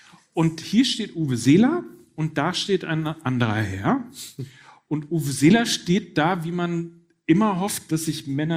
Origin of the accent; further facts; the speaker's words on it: Hamburg, Germany; man darf als Hamburger, man darf nicht Pimmel sagen.